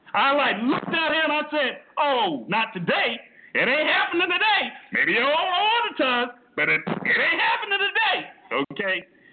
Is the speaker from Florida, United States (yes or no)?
yes; Miami, Florida, United States; I haven't been to Miami in over 30 years, but I come from Carousel City, Liberty City, okay?